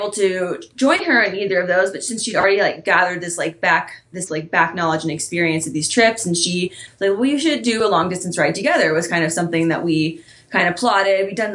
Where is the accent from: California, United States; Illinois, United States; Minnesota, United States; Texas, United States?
Texas, United States; I'm 27. I'm originally from Texas.